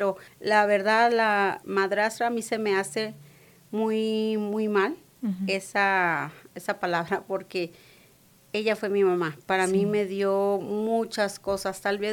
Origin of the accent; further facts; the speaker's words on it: Ciudad Juárez, Chihuahua, Mexico; Yo soy de Ciudad Juárez, Chihuahua, de México. Bueno, nací en un pueblo. No muchos conocen a Guadalupe, Distrito Barabo, Chihuahua. Está a una hora de la ciudad. Solamente que nosotros decimos pues de Ciudad Juárez